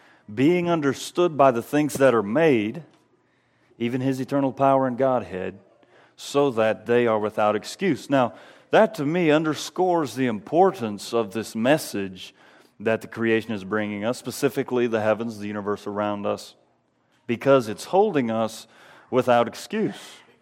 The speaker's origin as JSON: {"language": "English", "region": "Georgia", "country": "United States", "lives_now": "Pennsylvania, United States", "said": "I'm from Georgia, live in the country, and so I'm not used to having lots of obstacles right on the road"}